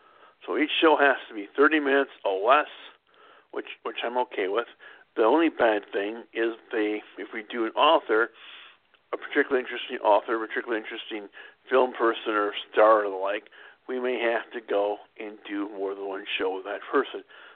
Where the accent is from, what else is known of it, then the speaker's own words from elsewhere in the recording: Madison, Wisconsin, United States; I mean, I grew up in Madison during the time frame of the ending of the MAB in Milwaukee.